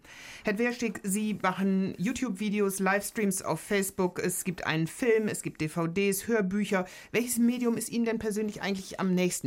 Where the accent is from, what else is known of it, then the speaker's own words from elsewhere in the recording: Hamburg, Germany; die ich als Hamburgerin mit großem Erstaunen beobachtet habe